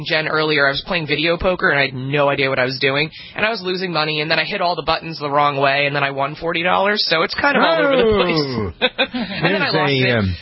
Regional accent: New Jersey, United States; I'd actually never been to Atlantic City, even though I'm from New Jersey

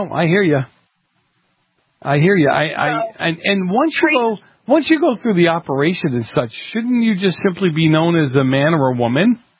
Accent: East Coast, United States; growing up in the East Coast, career tech ed was something here that they weren't taking seriously.

